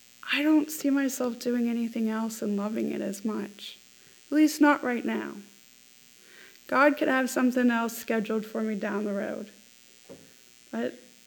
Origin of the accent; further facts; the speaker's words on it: Sharon, United States; Like, I grew up in Sharon, you know, and now I'm interviewing for a position there as a chaplain?